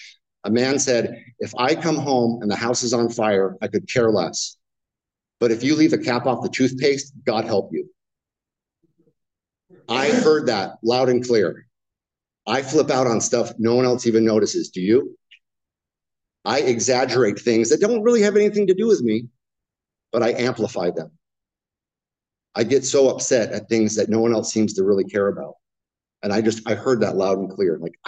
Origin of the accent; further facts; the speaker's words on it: Garden Grove, California, United States; And born and raised in Garden Grove, especially early to mid 90s, it was phenomenal.